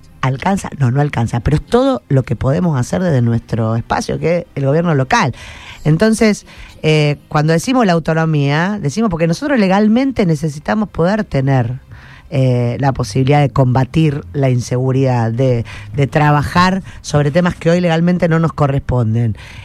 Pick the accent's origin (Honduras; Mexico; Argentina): Argentina; Rosario, Santa Fe; nosotros somos argentinos, somos rosarinos, y la vamos a defender